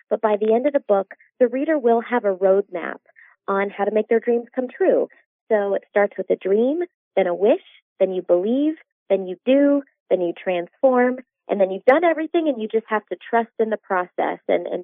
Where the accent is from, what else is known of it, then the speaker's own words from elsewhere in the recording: Orlando, Florida, United States; growing up in Orlando and my dad was a cast member and I was practically raised on Main Street USA